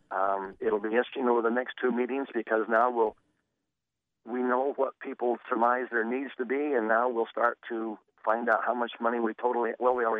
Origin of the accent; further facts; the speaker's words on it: Camas, Washington, United States; ever since I was a small kid growing up in Camas